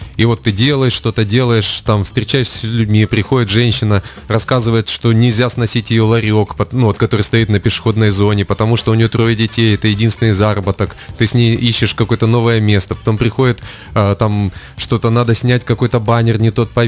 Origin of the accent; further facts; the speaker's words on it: Far East, Russia; ну и мы тоже с Дальнего Востока все смотрим в сторону